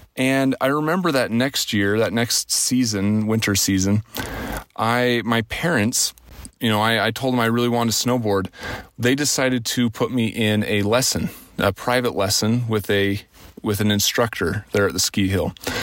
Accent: Idaho, United States; where I grew up in Teton Valley, a beautiful area, like I probably mentioned before, but we lived below a ski hill called Targhee, Grand Targhee Ski Resort.

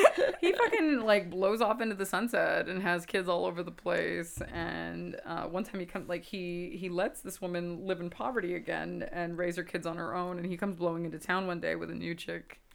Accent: Brownsville, Texas, United States; this is something that I grew up with in Brownsville, right?

